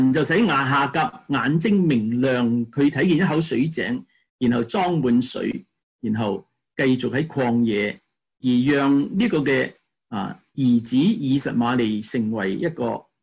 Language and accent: Chinese; China; 我们中国人就说三千烦恼丝